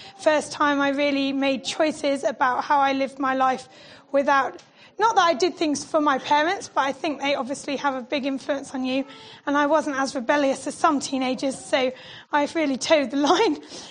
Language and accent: English; Evesham, United Kingdom; we moved to Evesham when I was 10. So I grew up in Evesham. I went to Evesham High School.